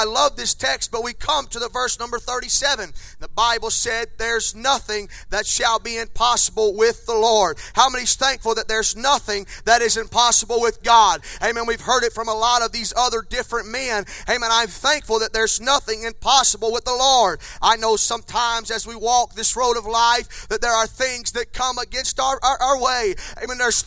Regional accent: Elkton, Virginia, United States; I'm from Elkton, Virginia.

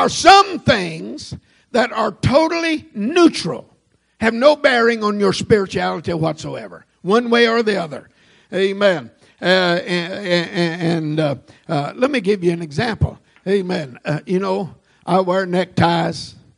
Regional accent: Texas, United States; I guess I come from Texas, amen, and I changed that a little bit

